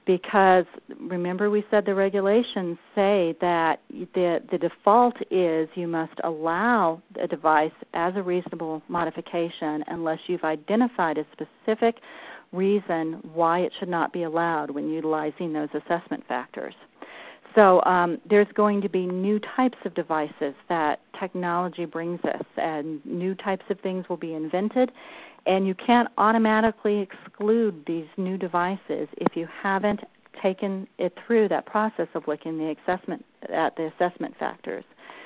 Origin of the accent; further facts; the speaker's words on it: Colorado, United States; I just kind of grabbed a bunch of policies that I've seen different entities develop in my home state of Colorado.